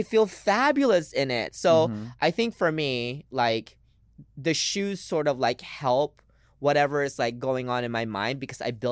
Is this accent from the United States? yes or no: no; Philippines; moved away; I often say, like, the wrong things, and then I'll blame it for being Filipino.